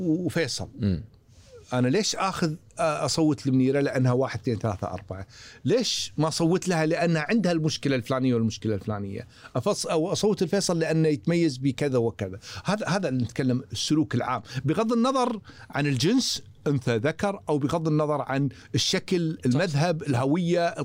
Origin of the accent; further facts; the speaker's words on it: Kuwait; جزء كبير من السوء التجربة البرلمانية عندنا بالكويت اللي هو العمل الفردي